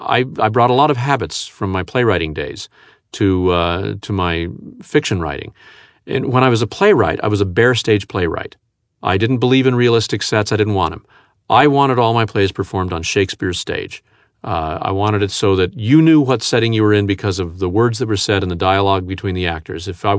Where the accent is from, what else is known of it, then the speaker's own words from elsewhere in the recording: United States; And I accept that. I'm an American.